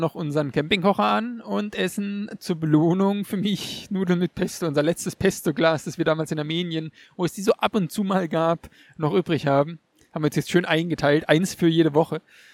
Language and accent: German; Steinen, Baden-Württemberg, Germany; Auch hier von Steinen, ne, meinem Heimatort aus, kann man im Prinzip die Alpen sehen.